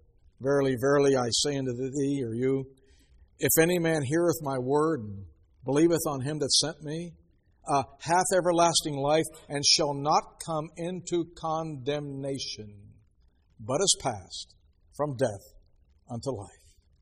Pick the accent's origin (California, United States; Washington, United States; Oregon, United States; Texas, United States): Oregon, United States; I say, no, I'm from Oregon.